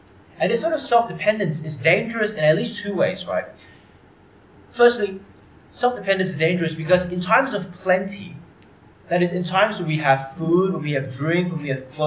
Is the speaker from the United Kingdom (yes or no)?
no; Malaysia; And I'm Malaysian Chinese, and that's two cultures that love their bargains.